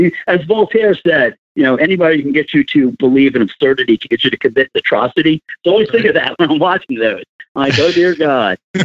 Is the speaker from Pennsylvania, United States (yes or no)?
yes; Coatesville, Pennsylvania, United States; We're not from Chester, Pennsylvania. Joe and I grew up in a town called Coatesville, and that is where people from Chester went to get mugged.